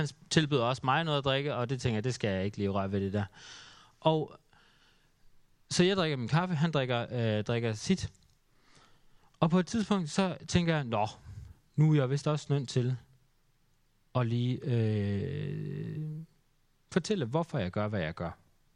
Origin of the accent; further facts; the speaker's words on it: Skive, Central Denmark Region, Denmark; also born or lived in Nørresundby; Fordi Aarhus er lidt nogle andre priser end der, hvor jeg kommer fra, Skive. Da jeg flyttede fra Skive, flyttede jeg nordpå til Nørresundby.